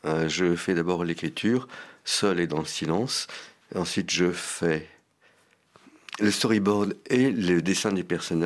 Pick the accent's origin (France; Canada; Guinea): Guinea; Conakry; mon école primaire s'est passée à Conakry, en Guinée, mon enfance a été privilégiée.